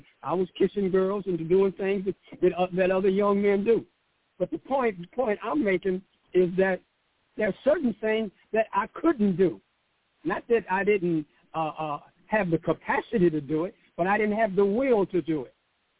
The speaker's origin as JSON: {"language": "English", "town": "Pontiac", "region": "Michigan", "country": "United States", "tie": "born or raised there", "moved": "as an adult", "said": "I'm from Pontiac, Michigan. I lived in Pontiac, Michigan until I was 19 years old and entered the military"}